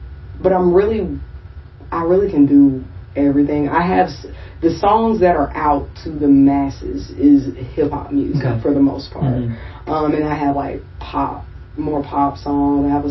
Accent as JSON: {"language": "English", "town": "Athens", "region": "Georgia", "country": "United States", "tie": "born or raised there", "said": "I'm actually from Athens."}